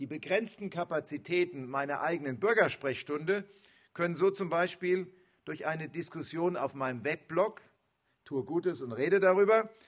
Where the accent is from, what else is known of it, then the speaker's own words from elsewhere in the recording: Hesse, Germany; ich bin Hesse